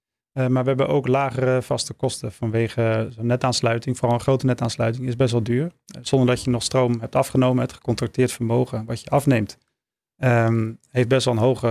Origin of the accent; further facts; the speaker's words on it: Maastricht, Limburg, Netherlands; In Nederland, liefst in regio Maastricht, waar ik vandaan kom.